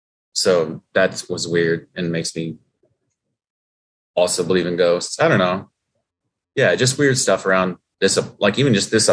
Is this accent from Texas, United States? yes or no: no; Waterloo, Iowa, United States; Iowa, Waterloo, Iowa.